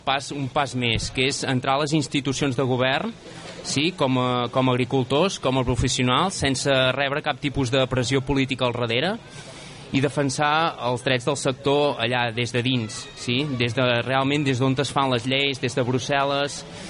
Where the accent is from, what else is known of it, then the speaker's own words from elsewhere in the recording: Catalonia, Spain; des d'haver nascut al mig de vaques i camps, i crec que com a catalans